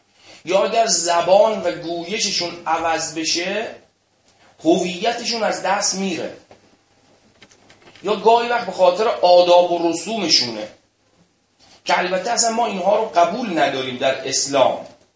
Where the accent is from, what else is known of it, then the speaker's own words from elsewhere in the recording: Iran; اگه ما ایرانی ها افتخار میکنیم که ما ایرانی هستیم